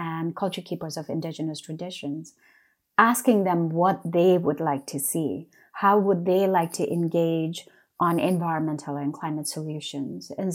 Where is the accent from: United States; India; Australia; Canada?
India; Sikkim; For part of my childhood, I was raised in West Sikkim